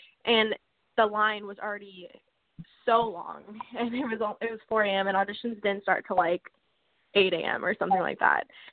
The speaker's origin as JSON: {"language": "English", "region": "Florida", "country": "United States", "said": "I chose Orlando, Florida, because I'm from Central Florida."}